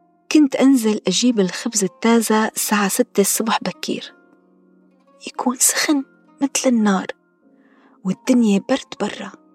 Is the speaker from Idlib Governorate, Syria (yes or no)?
no; Aleppo, Aleppo Governorate, Syria; moved away; أنا من مواليد مدينة حلب، عشت فيها من يوم ولادتي لسنة 2016. طبعاً أنا بعشق مدينتي بكل تفاصيلها وبحبها كتير كتير. ليلي ما بيعرف حلب، حلب هي مدينة بشمال غرب سوريا، وهي تعتبر من أكبر المحافظات السورية